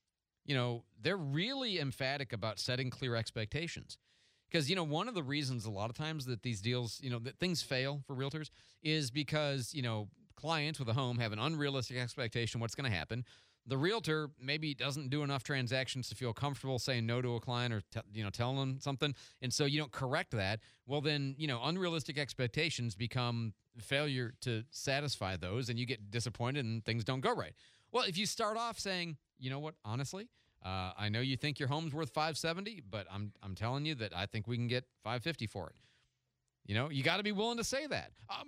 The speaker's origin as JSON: {"language": "English", "region": "Illinois", "country": "United States", "said": "my God, I'm from Illinois, and in Kankakee, they had 9-inch hail."}